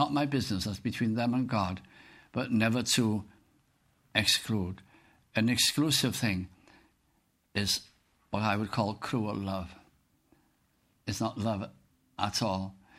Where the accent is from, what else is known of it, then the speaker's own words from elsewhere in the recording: North West England, United Kingdom; also born or lived in Cardiff; I'd moved from Cardiff, where I was teaching, to my hometown in Lancashire, north of England.